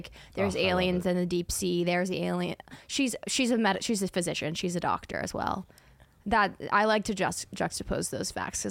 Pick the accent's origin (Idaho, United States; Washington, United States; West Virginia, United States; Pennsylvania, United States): Pennsylvania, United States; Pittsburgh; I went to college in Philadelphia. I'm from Pittsburgh. People think they're close. It's like a 5-hour drive.